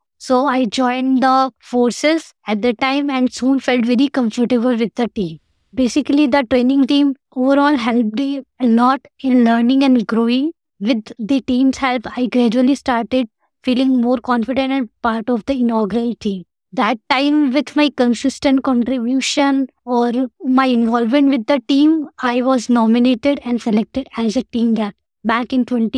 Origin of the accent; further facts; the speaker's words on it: Ajmer, Rajasthan, India; I'm from Ajmer, a beautiful city in India.